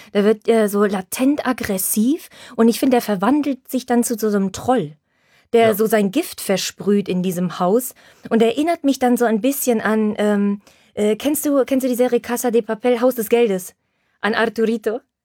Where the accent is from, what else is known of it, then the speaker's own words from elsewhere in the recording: Silesian Voivodeship, Poland; Deshalb darf ich das sagen. Bei uns in Schlesien, wenn es kein Corona ist und es ist Frühling, kommen die Männer immer in so einem Polo-T-Shirt, schön reingesteckt in die Jeans